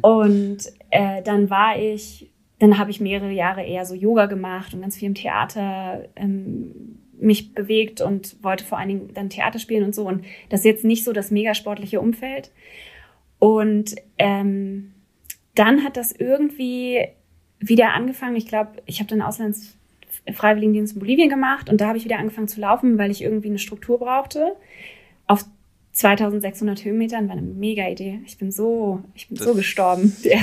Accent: Berlin, Germany; Also ich bin aufgewachsen in der Nähe vom Tierpark und das ist so Ost, auf jeden Fall Ost-Berlin, aber eher so mittig Ost-Berlin. Und dann bin ich immer weiter an den Rand gezogen.

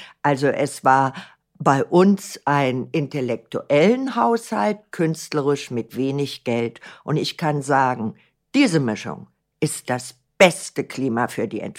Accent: Berlin, Germany; Wissen Sie, ich bin ein Berliner Kind. Ich bin in Berlin geboren von einer Flüchtlingsgroßmutter aus Weimar

